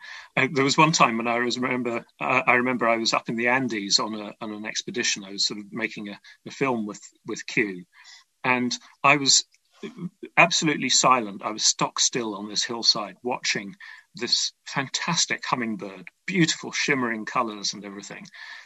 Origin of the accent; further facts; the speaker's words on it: Kew, London, United Kingdom; I grew up living near the Royal Botanic Gardens, Kew